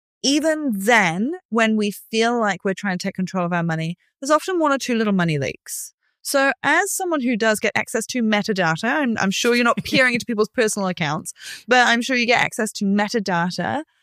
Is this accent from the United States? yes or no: no; New Zealand; I'm too New Zealander for that anyway.